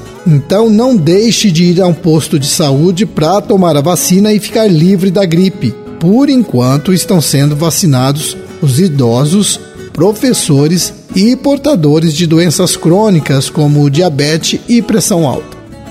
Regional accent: Quinta do Sol, Paraná, Brazil; Hoje eu vou falar lá da minha terra. Lá em Quinta do Sol, a atividade leiteira é uma boa fonte de renda para muitas famílias rurais.

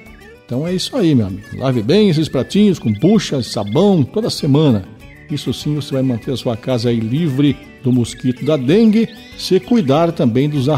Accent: Campina Grande do Sul, Paraná, Brazil; nascido e criado em Campina Grande do Sul

